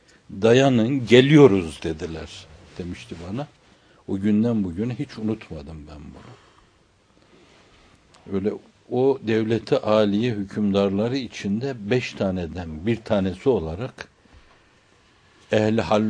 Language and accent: Turkish; İzmir, Turkey; biz İzmirliyiz bir yönüyle.